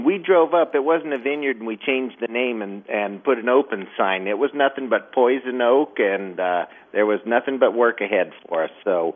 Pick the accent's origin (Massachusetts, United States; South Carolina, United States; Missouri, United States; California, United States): California, United States; I'm a farm boy, and I grew up in the East Bay, right? Walnuts, almonds, peaches, pears.